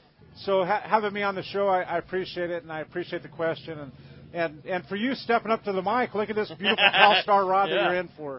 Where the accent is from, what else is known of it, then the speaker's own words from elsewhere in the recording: Hawaiian Gardens, California, United States; now in San Diego, United States; So I grew up in the Hawaiian Gardens area, and I've talked about it on the show before, and fished inshore, and as a kid, fished in the lakes there at El Dorado Park, and lived in San Diego since, 1985